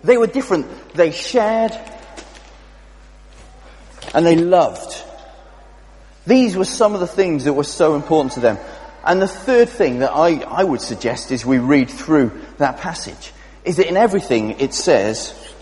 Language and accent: English; Wales, United Kingdom; I'm taking it because I'm Welsh.